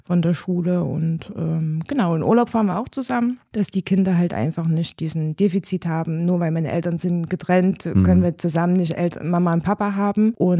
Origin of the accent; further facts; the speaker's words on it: Gera, Thuringia, Germany; Also ich bin in Gera geboren, habe hier meine Ausbildung gemacht. Also ich bin schon immer hier gewesen.